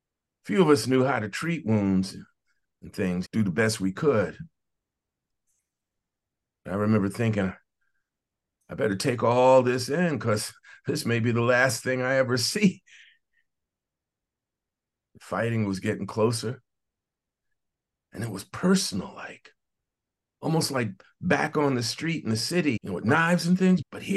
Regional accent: North Carolina, United States; born there; now in New York City, United States; I was born in North Carolina, where my family is from, in a small little town on the southwest coast near the water.

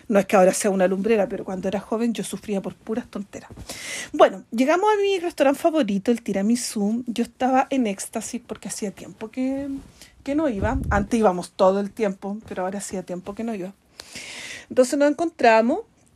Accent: Concepción, Biobío, Chile; Y me dice, ¿de dónde eres? Yo le digo, soy de Concepción.

